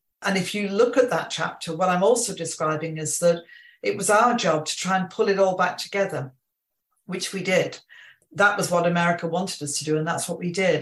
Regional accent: United Kingdom; I say we. I'm conscious I say it as a Brit, but I am a European.

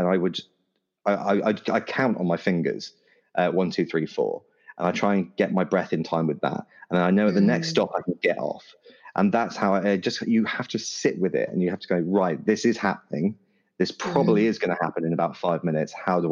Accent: United Kingdom; Because I didn't want to ring anyone, because I'm terribly British.

